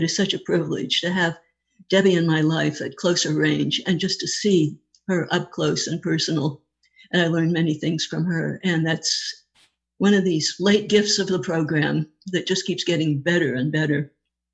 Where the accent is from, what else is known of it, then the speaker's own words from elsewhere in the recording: Los Angeles, California, United States; And I hail from Los Angeles, the Pacific Group